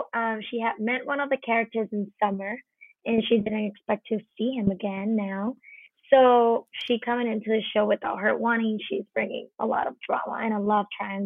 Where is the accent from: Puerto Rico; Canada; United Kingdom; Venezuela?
Puerto Rico; now in Los Angeles, United States; So I started acting when I was 7 back home in Puerto Rico. I did my first feature film.